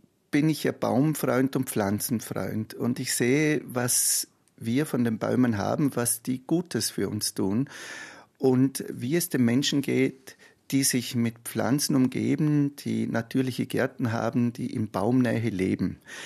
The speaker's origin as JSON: {"language": "German", "town": "Hohenems", "region": "Vorarlberg", "country": "Austria", "tie": "born or raised there", "said": "Ich bin ja in Hohenems geboren und aufgewachsen"}